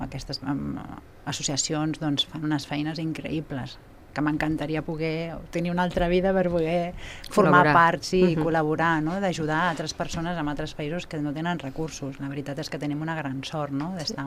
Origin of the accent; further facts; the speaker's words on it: Sabadell, Catalonia, Spain; Jo personalment, de petita vivia a Sabadell, en una barriada molt humil, a Caputxaner, i hi havia moltes ètnies gitanes.